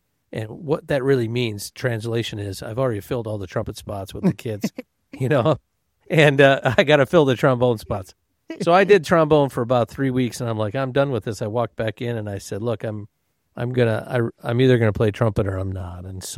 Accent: Detroit, Michigan, United States; I was raised in the Detroit area. My dad owned a business, grew up a family business actually, insurance

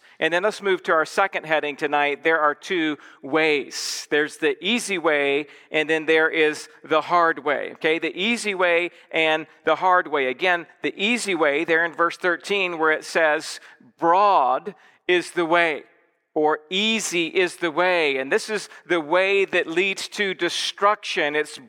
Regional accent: Georgia, United States; also born or lived in Los Angeles / Texas; now in Santa Clarita, United States; I mean, I'm from Georgia originally, came to seminary in Los Angeles. I went to Texas. My wife and I moved back to Santa Clarita in 2013

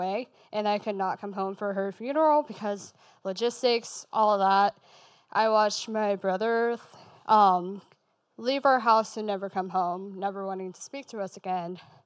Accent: Dallas, Texas, United States; I went to college at Campbell University. I am from Dallas, so that was a huge jump for me.

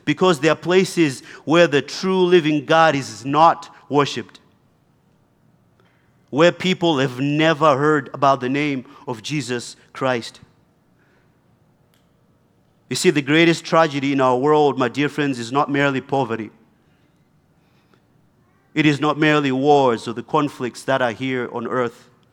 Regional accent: Zimbabwe; born there; I was born in Zimbabwe. My people group is the Shona people group.

